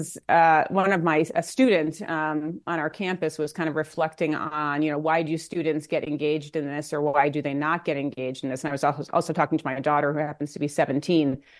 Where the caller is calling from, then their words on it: Scranton, Pennsylvania, United States; Today, I'm joining you from Scranton, Pennsylvania.